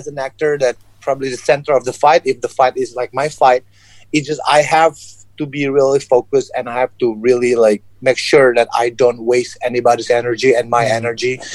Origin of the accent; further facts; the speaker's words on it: Indonesia; English is a second language; But I'm Chinese descent, born and raised in Indonesia.